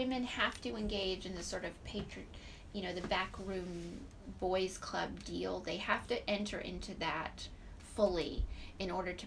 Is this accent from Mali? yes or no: yes; Mali; I grew up in Mali, West Africa, which is 99.99999% Muslim, mm-hmm. but also animist and traditional African culture.